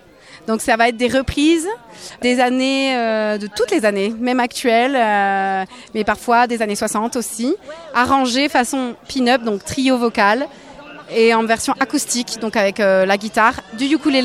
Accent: Provence-Alpes-Côte d'Azur, France; Et on vient donc de Gap et de Lens-en-Provence.

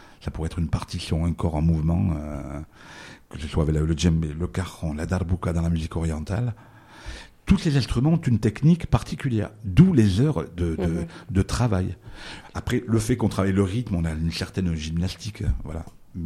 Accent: Digne, Provence-Alpes-Côte d'Azur, France; born there; Moi, je suis né à Digne, mais j'ai des origines aussi maghrébines.

